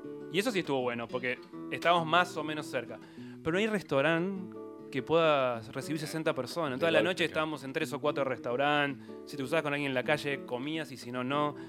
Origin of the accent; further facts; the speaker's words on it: Argentina; Somos 62 argentinos que no nos conocíamos.